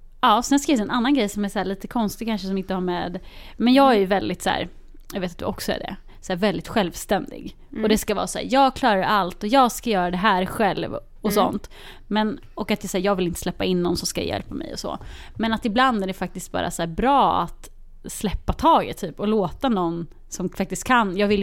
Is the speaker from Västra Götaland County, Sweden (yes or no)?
no; Linköping, Östergötland, Sweden; Jag har varit hemma i Linköping där jag kommer ifrån.